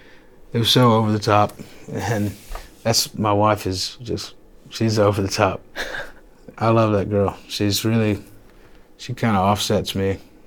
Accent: Greenville, South Carolina, United States; I'm from Greenville, and you know, we share a water tower, so, and an airport.

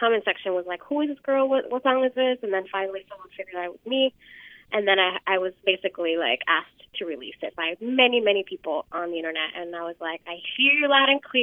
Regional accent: New York, United States; I'm a New Yorker. And I never learned how to drive.

